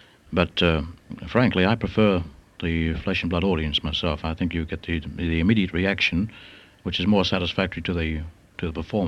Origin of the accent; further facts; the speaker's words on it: Australia; Oh, yes, my heart's still in Australia, naturally. I am an Aussie.